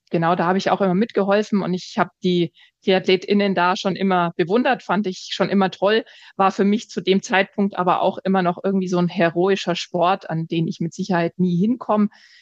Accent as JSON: {"language": "German", "town": "Nuremberg", "region": "Bavaria", "country": "Germany", "tie": "born or raised there", "said": "geboren bin ich in Nürnberg und genau aufgewachsen, so ein bisschen im Umkreis, immer mal wieder umgezogen, genau, also mehrere Stationen da gehabt."}